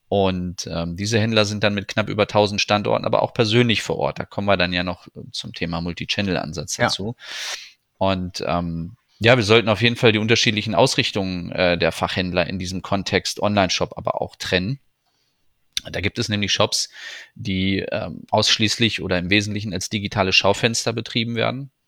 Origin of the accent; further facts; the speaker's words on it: Nienburg, Lower Saxony, Germany; born there; now in Karlsruhe, Germany; Bin geboren also, in Nienburg bei Hannover.